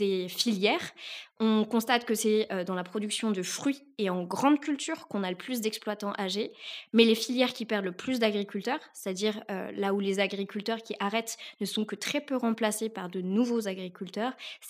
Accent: France; On a quand même un grand besoin chez nous, en France, d'enrayer ce vieillissement de la population agricole.

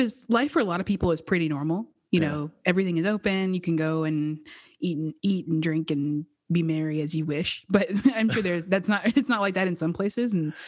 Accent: Murfreesboro, Tennessee, United States; I'm from Murfreesboro, which is really close to Nashville. It was like 30 minutes south of Nashville.

